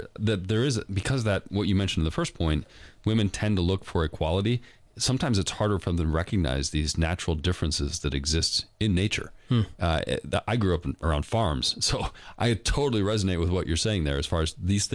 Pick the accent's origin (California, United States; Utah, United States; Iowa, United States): Iowa, United States; out in Arkansas, where my parents moved many years ago. I grew up in Iowa.